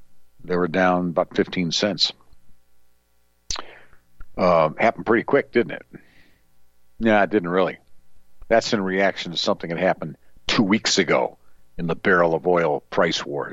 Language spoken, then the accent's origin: English; Northbrook, Illinois, United States; my good friend that I grew up with back in Northbrook, Illinois